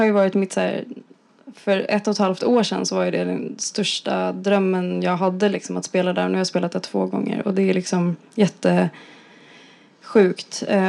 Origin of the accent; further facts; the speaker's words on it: Stockholm, Stockholm County, Sweden; Alltså, jag är ju från Stockholm.